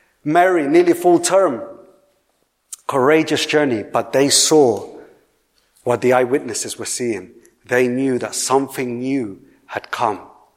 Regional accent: Colombia; 3 years ago, I went for the first time back to my home country, Colombia.

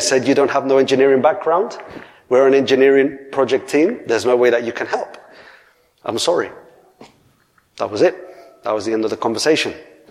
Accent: Colombia; I met people from my country. I was from Colombia.

